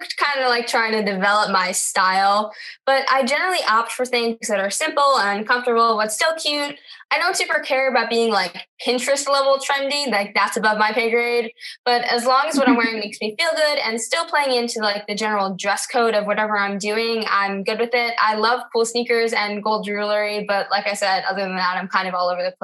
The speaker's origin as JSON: {"language": "English", "town": "Westchester", "region": "New York", "country": "United States", "said": "I'm 15 and from Westchester, New York, so like the suburbs of New York City."}